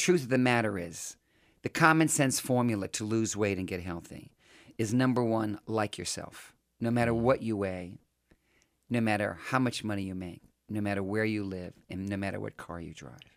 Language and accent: English; New Orleans, Louisiana, United States; And even though I'm from New Orleans, I was 200 pounds in the eighth grade. I, you know, love Louisiana fried foods.